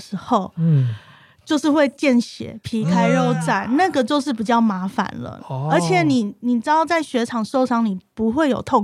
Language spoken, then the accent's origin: Chinese; Taiwan; 因为我们台湾人还算奉公守法